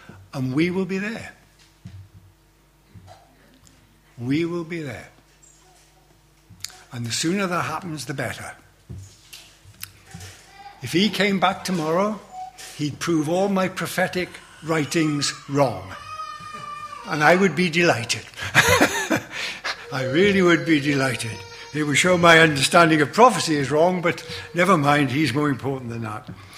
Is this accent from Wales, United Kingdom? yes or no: yes; Wales, United Kingdom; when I was growing up in Wales